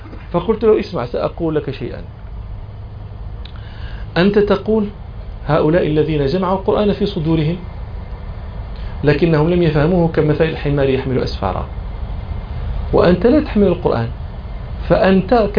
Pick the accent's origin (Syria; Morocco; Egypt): Morocco; عندنا في المغرب الناس لا تحفظ القرآن من المصحف إنما تحفظه من اللوح